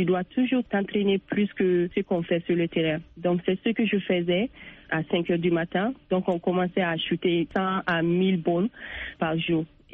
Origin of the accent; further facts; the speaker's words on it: Bamako, Mali; J'ai commencé dans une centre de référence de Bamako